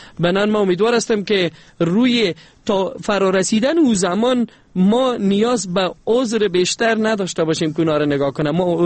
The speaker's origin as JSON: {"language": "Persian", "country": "Afghanistan", "said": "به عنوان یک افغان"}